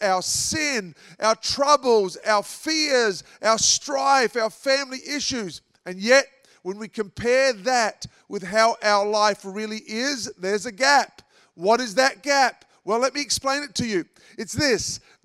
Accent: Australia; And they just can't believe it as an Aussie.

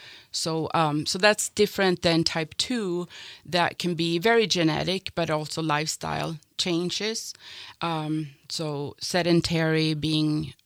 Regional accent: Sweden; now in Montana, United States; I'm originally from Sweden. And so my husband was in the Air Force. And so we moved here. We retired here in Montana.

